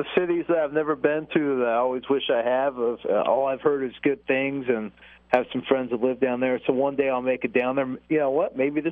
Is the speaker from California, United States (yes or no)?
yes; California, United States; Well, I'm a homer, and I'm from Southern California.